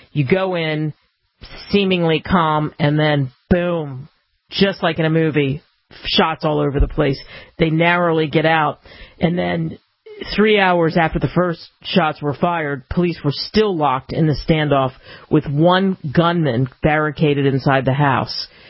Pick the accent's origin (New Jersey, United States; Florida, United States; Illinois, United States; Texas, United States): New Jersey, United States; Cherry Hill; huge story today from not too far from where I grew up in Cherry Hill, just over the bridge in Philly.